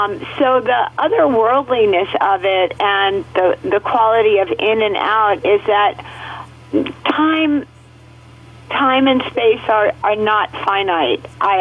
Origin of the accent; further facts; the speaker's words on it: New York City, New York, United States; I grew up in New York City. We didn't have flowers every season. I never saw a tomato on a vine.